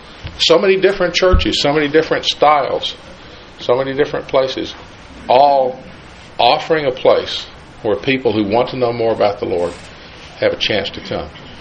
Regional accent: United States; born there; I was born in the United States. Not everybody is.

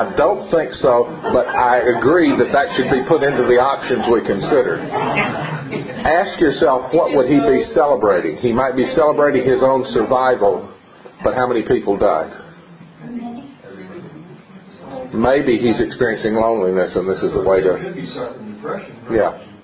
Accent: the South, United States; Okay, I'm from the South. I know what the word is pronounced.

